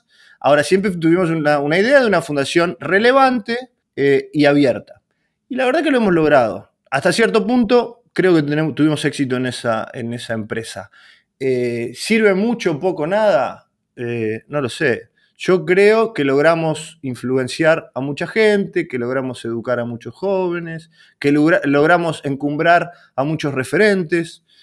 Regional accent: Villa Constitución, Santa Fe, Argentina; Yo soy de Villa Constitución, un pueblo fabril, que básicamente es una fábrica y una municipalidad, y tiene escasa vida cultural, y me animo a decir que tampoco tiene una vida política muy bulliciosa.

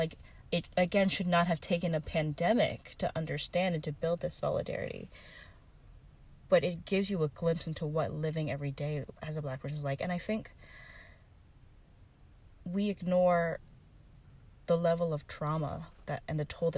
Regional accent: United States; You know, I'm Vietnamese American. My grandfather was the founder of the National Progressive Movement, which, you know, fought against the communist government in Vietnam. My family fled as refugees.

